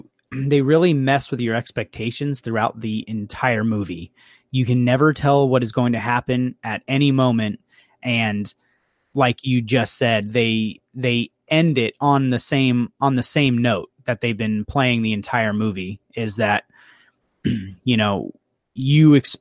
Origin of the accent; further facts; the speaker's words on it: United States; And I don't know if that's because we're American and that maybe that's more of something that you see in British humor that we just don't get to experience very much